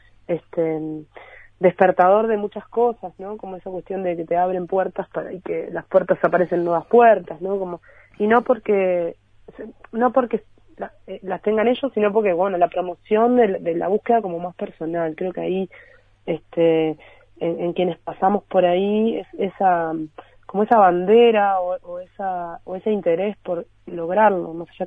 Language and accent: Spanish; Ciudad de la Costa, Canelones, Uruguay; born there; Yo nací en Ciudad de la Costa, y cuando todavía no se llamaba así